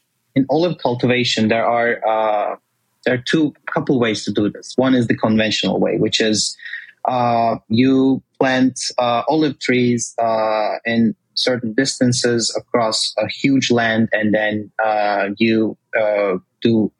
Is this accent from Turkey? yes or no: yes; Turkey; English is a second language; moved away as an adult; now in United States; I was born and raised in Turkey. I moved to the States 12 years ago for college first.